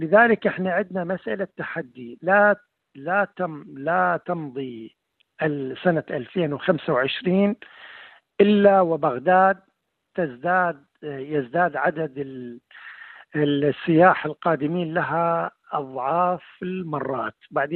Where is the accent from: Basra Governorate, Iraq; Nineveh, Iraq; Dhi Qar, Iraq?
Dhi Qar, Iraq; Nasiriyah; أيضا عندنا في الناصرية في ذي قار عندنا أور، زقورة أور